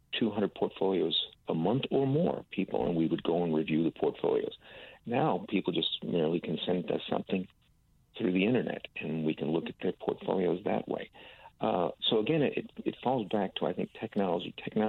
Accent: Massachusetts, United States; Yes, I am originally from Massachusetts. Joined the military back in 78, and I still have family in that area.

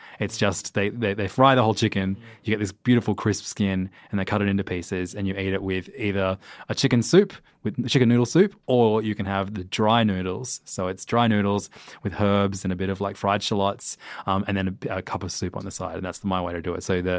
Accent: Parramatta, New South Wales, Australia; My hometown.

